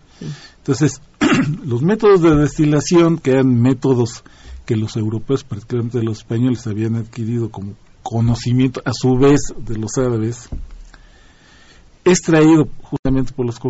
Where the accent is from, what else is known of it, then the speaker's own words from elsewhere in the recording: Mexico; como buen mexicano, no puedo negar mi afición por el gusto por el tequila